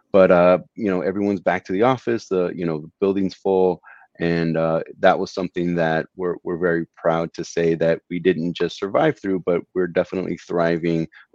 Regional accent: Medellin, Antioquia, Colombia; now in United States; when I came over from Colombia, where I'm originally from. We landed in Indiana, if you can believe it.

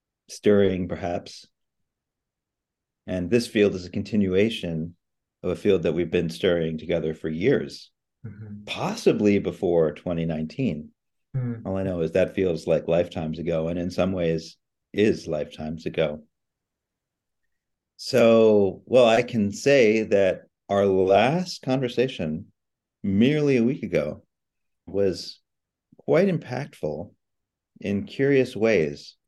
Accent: Australia; I come from Australia

